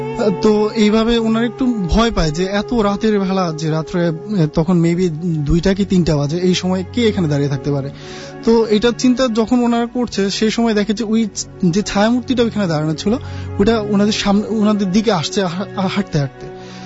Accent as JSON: {"language": "Bangla", "town": "Chandpur", "region": "Chittagong Division", "country": "Bangladesh", "tie": "born or raised there", "lives_now": "Dhaka, Bangladesh", "said": "আমি এসেছি মেরুলবাড্ডা থেকে, আমার হোম টাউন হচ্ছে চাঁদপুর।"}